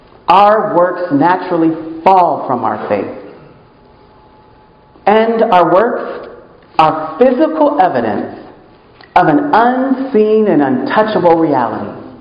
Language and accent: English; Seattle, Washington, United States; which for me as a kid growing up in the Rainier Valley, to good parents, hardworking parents, we were not a part of gangs